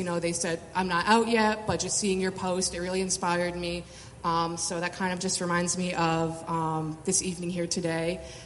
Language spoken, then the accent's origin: English; Connecticut, United States; we're from Connecticut and the suburbs, so everyone's, you know, naturally in high school. I don't know, just exactly what you picture, Fairfield County.